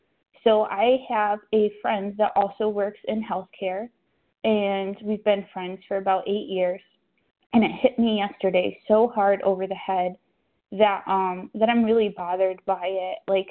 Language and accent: English; Connecticut, United States; Thank you so much for leading today. I'm from Connecticut.